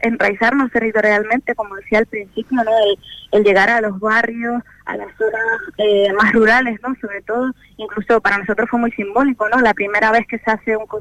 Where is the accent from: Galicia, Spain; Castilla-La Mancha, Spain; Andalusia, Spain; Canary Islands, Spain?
Canary Islands, Spain; Los Realejos; como puede ser de donde yo vengo, ¿no?, que es mi pueblo, Los Realejos, un pueblito de 40.000 habitantes.